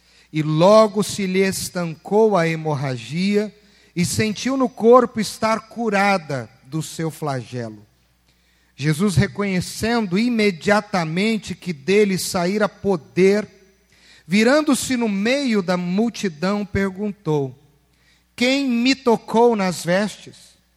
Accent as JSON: {"language": "Portuguese", "region": "São Paulo", "country": "Brazil", "tie": "born there", "said": "Eu nasci na Lapa."}